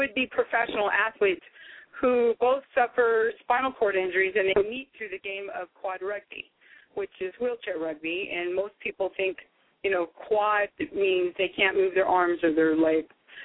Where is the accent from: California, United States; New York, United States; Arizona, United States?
California, United States; Azusa; I grew up in Azusa, California.